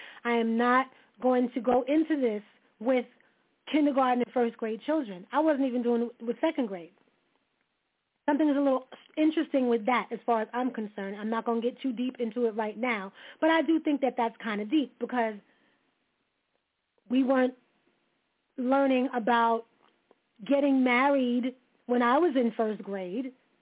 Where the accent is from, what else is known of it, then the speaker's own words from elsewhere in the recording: United States; born there; I am American-born. I am only the second generation born in America from my grandparents.